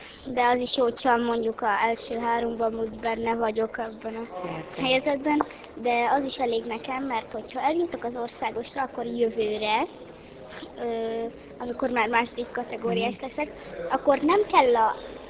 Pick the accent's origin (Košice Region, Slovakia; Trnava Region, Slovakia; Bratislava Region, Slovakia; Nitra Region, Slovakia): Trnava Region, Slovakia; Tejfalu; Hát Tejfaluról jöttem, ott Somorja mellől. Ez az egyik város, az egybe van ezzel a kis faluval.